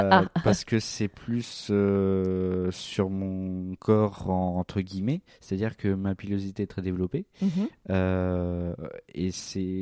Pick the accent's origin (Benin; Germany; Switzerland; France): France; Île-de-France; Et j'ai grandi dans le Val d'Oise.